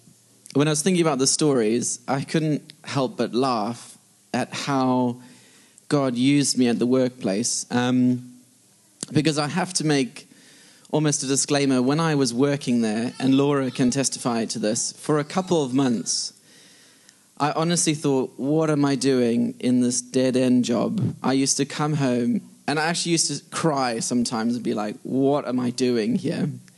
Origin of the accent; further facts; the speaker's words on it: South Africa; moved away as an adult; now in United Kingdom; I'm married to … Been married for 5 years. I'm originally from South Africa.